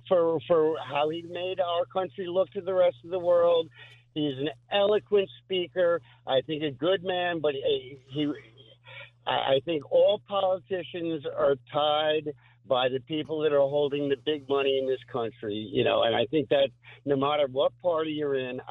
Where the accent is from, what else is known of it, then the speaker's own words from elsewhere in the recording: New York, United States; But as a New Yorker, my presidential vote doesn't matter.